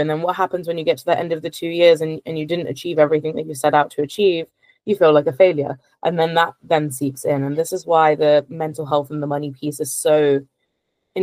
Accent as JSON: {"language": "English", "region": "London", "country": "United Kingdom", "said": "And I'm from London, so it doesn't actually put me at like a huge disadvantage."}